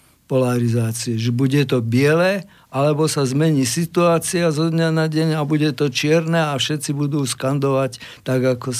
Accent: Banská Bystrica, Banská Bystrica Region, Slovakia; Ja ako Slovák som hrdý na Slovenské národné povstanie a ako Bystričan duplom

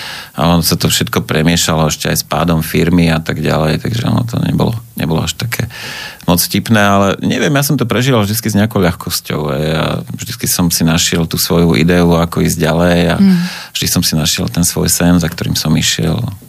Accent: Prievidza, Trenčín Region, Slovakia; Tak, detstvo som prežil v Prievidzi.

